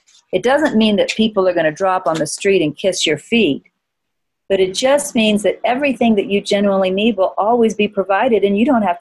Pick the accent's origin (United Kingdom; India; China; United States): United States; you know, I'm an American and we're not used to that kind of thing.